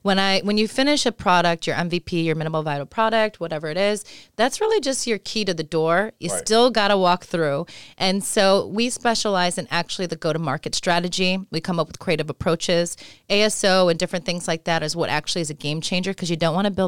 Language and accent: English; Rochester, New York, United States; I'm from Rochester, so trust me when I say it's a very near and dear story.